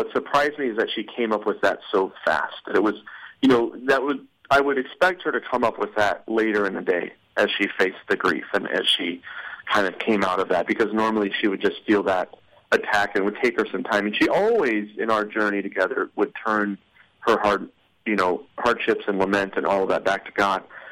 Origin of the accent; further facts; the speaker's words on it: Arizona, United States; also born or lived in North Carolina; You know, so we were in North Carolina for about 4 years, and I'm from Arizona, Angela, and I met in Arizona